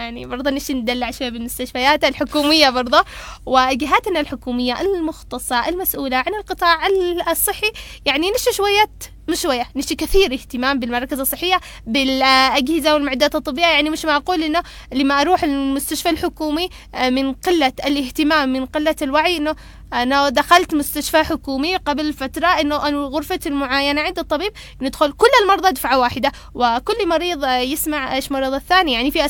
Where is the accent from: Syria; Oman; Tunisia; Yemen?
Yemen; طبعا عدد الأطباء عندنا في اليمن يعتبر الآن وخاصة بعد الحرب يعني قليل